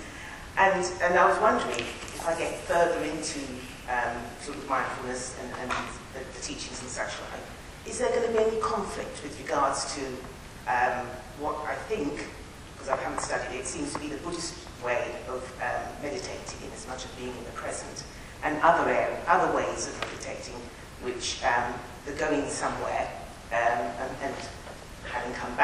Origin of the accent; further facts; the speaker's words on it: New Milton, South East England, United Kingdom; Hello there. … I'm from the Milton New Forest area.